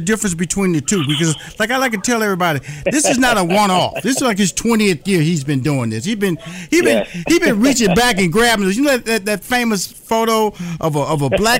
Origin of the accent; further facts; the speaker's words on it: Houston, Texas, United States; also born or lived in New York / Chicago / Los Angeles; now in Atlanta, United States; I've lived in, born and raised in Houston, Dr. Watkins. Mm-hmm. I lived in New York, Chicago, Los Angeles, and currently live in Atlanta.